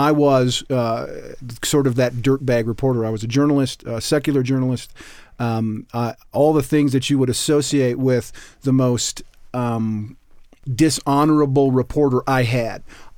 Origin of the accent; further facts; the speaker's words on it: Wisconsin, United States; Yeah, I'm a Wisconsin boy.